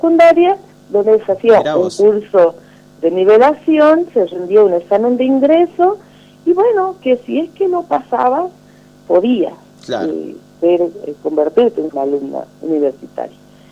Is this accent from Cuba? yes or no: no; Chaco, Paraguay; Cursé mis estudios primarios también en Paraguay, porque allá era difícil, y en el Chaco. Yo vivía en el monte, en el Chaco paraguayo. Mis padres son todos argentinos, mi familia es argentina, y fueron a vivir allá